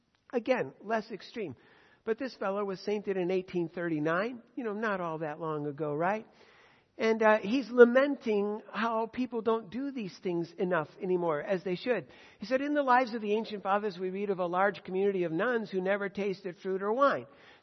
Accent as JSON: {"language": "English", "town": "Chicago", "region": "Illinois", "country": "United States", "tie": "born or raised there", "said": "I grew up in Chicago. We had Loyola University, which is a pretty big deal."}